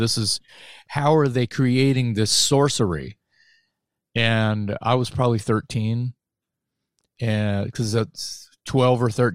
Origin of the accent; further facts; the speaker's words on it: Corpus Christi, Texas, United States; also born or lived in Austin; I moved to Austin, Texas. I'm from Gulf of Mexico, Corpus Christi, Texas. And I moved to Austin, Texas, when I was about 16 or 17